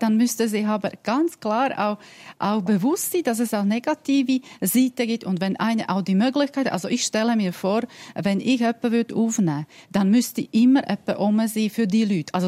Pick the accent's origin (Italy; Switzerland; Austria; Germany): Switzerland; bei uns in der Schweiz.